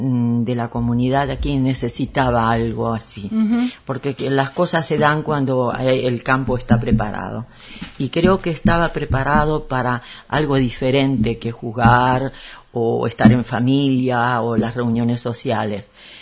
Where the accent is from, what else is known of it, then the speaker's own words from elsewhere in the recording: Uruguay; moved away as an adult; also born or lived in Argentina; primero soy uruguaya, trabajé en el Uruguay.